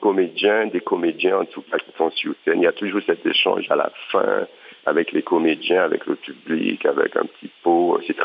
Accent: Martinique; also born or lived in Metropolitan France; moi, je suis martiniquais, ma terre me manquait après avoir passé 10 ans là-bas en métropole, j'avais envie de revenir ici.

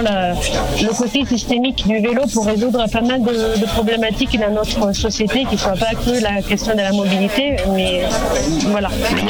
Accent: Rome, Lazio, Italy; French is a second language; now in France; moi je viens donc de Rome, c'est une grande métropole et je faisais du vélo quand j'étais petite

